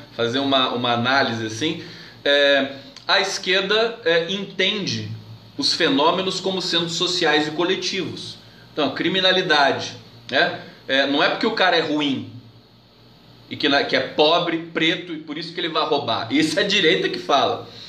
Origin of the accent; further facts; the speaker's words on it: Caçapava, São Paulo, Brazil; Eu sou aqui do Vale do Paraíba, vocês sabem, né? Caçapava e tal.